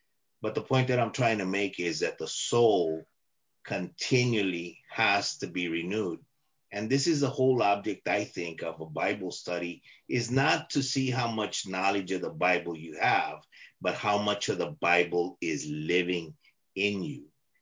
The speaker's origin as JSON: {"language": "English", "region": "Texas", "country": "United States", "tie": "born or raised there", "said": "I was brought up in Texas, and in Texas, hey, you just speak your mind and deal with the facts."}